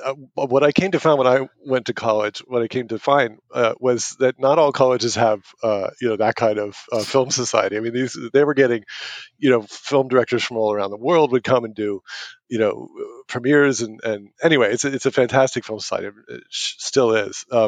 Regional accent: Hanover, New Hampshire, United States; I grew up in Hanover, New Hampshire, which is the home of Dartmouth College. Very small town. It was a great place to grow up.

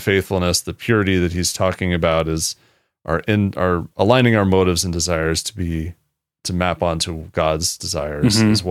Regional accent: United States; And that is, again, something as an American, we should automatically be saying

